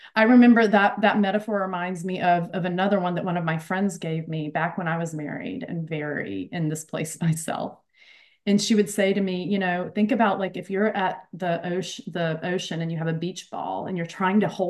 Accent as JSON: {"language": "English", "country": "United States", "lives_now": "United Kingdom", "said": "I'm in the US, obviously, here in the UK, and but like I can speak for, being an American, right?"}